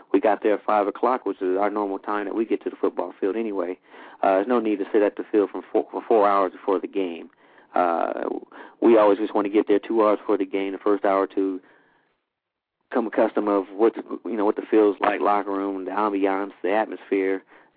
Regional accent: Bessemer, Alabama, United States; You know, I'm used to it because I'm from the South. I'm from Bessemer, Alabama, home of Bo Jackson.

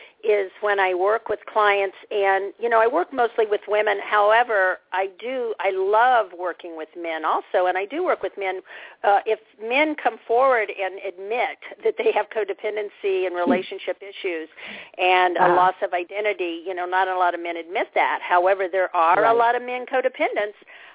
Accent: Indiana, United States; I grew up in Indiana, a little farm town, in a very abusive alcoholic home.

